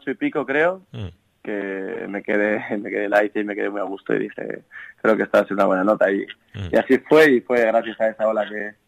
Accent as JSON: {"language": "Spanish", "town": "Sopelana", "region": "Basque Country", "country": "Spain", "said": "Sí, vasco, de Sopelana, un pueblo cerca de Bilbao, hacia la costa."}